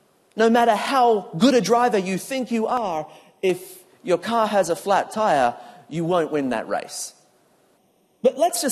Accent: Queensland, Australia; I come from Queensland, man.

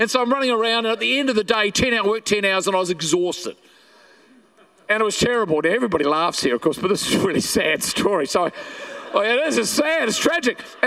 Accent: New Zealand; now in Australia; But here I was living in Australia, new baby, no job. And I'm a Kiwi.

